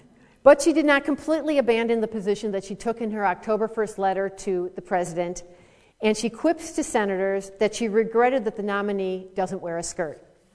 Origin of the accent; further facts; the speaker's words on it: Chicago, Illinois, United States; Because I'm from Chicago, I always played the upper Midwest card, you know.